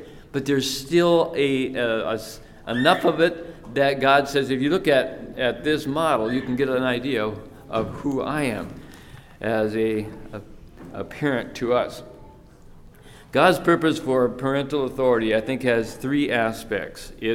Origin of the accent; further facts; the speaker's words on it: Minnesota, United States; I mean, I am from Minnesota. Snow is no big deal to me.